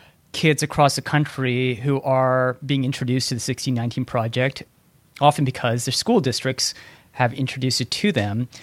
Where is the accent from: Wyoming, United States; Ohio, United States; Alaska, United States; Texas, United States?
Texas, United States; you think like back to growing up in Texas and being taught about these heroic figures, you know, at the Alamo